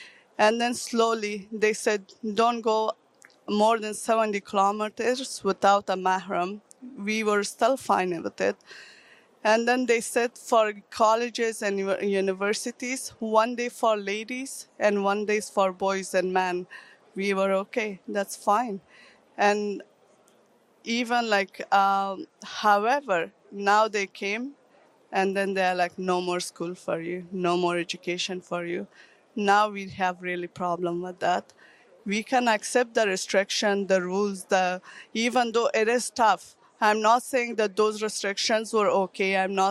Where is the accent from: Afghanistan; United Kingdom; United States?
Afghanistan; English is a second language; I'm from Afghanistan.